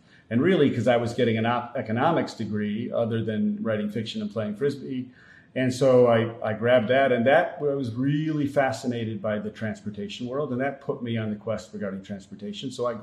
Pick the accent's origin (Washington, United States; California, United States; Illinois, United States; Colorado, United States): Illinois, United States; Chicago; now in Wisconsin, United States; I am from Chicago, North Suburbs, and have been building startup companies for most of my career.